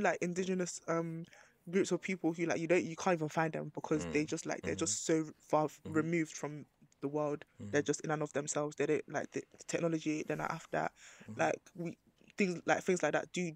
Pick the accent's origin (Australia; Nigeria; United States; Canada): Nigeria; I'm Nigerian